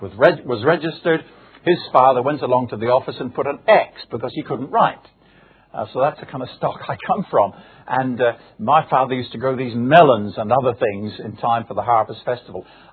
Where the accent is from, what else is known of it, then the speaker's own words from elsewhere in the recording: Guernsey; I did mention that I came from Guernsey, didn't I? I thought I would.